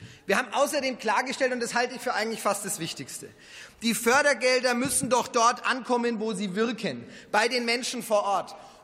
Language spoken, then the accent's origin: German; Erlangen, Bavaria, Germany; zum Beispiel in meiner Heimatstadt Erlangen